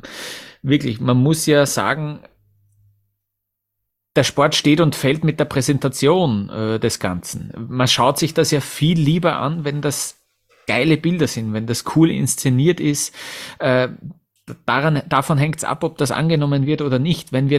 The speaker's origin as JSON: {"language": "German", "country": "Austria", "said": "als Österreicher"}